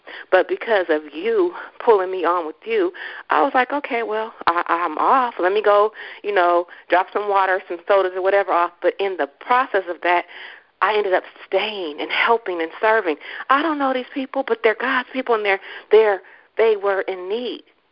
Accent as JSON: {"language": "English", "town": "Richmond", "region": "California", "country": "United States", "tie": "born or raised there", "said": "Even though I am from Richmond, I grew up on First and Bissell, but I've been out of the community. Went to church in North Richmond"}